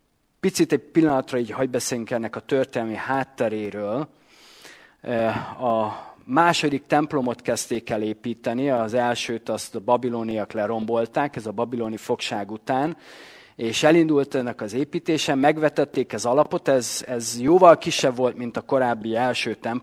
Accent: Debrecen, Hajdú-Bihar, Hungary; gyerekkori játszó pajtások voltunk, Debrecenben, hogy felnőttünk.

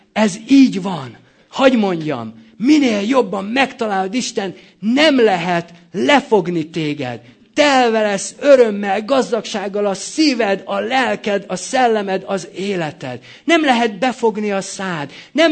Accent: Debrecen, Hajdú-Bihar, Hungary; valahol ott a Hortobágyon, én debreceni vagyok, úgyhogy megvan. Ott valahol Debrecen mellett a Hortobágyon

